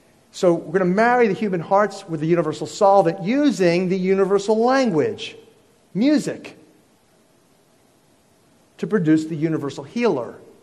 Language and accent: English; Hawaii, United States; You know, I'm from Hawaii.